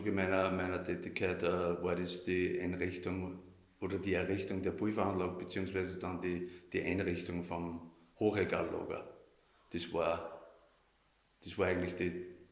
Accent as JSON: {"language": "German", "region": "Vienna", "country": "Austria", "said": "bin Bereichsleiter für die Eluxal-Anlagen, bin im Wien daheim."}